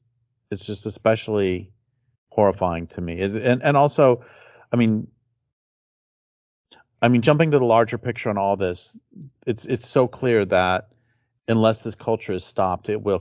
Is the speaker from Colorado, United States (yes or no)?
yes; Colorado, United States; I grew up in Colorado and there are, there was, you know, big gold rushes in the 19th century